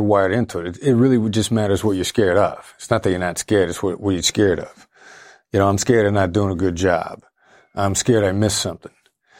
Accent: Iowa, United States; Iowa. I'm Iowa.

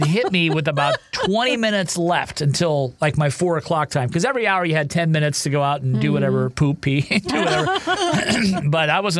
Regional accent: Ohio, United States; I grew up in Ohio, so I'm really familiar with it.

